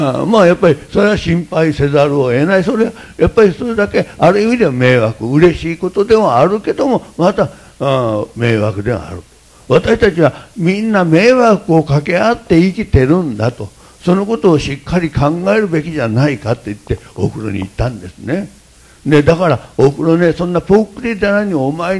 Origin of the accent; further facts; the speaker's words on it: Osaka, Japan; accent: Osaka dialect; まあ、おふくろは大阪弁ですね。私も大阪弁で、私バイリンガルなんです。東京弁と両方喋れるんでバイリンガルなんですが